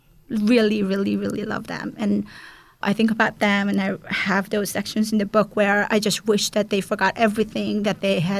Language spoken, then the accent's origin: English; South Korea; Because of my background, having born and raised in South Korea and having covered North Korea now